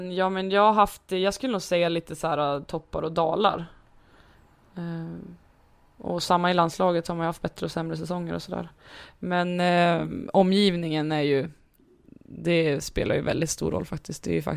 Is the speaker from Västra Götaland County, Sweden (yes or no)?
no; Frånö, Västernorrland County, Sweden; Jag var ju en bybo, jag var ju inte från stan. Jag var ju från Frånö, det var ju 5 kilometer utanför.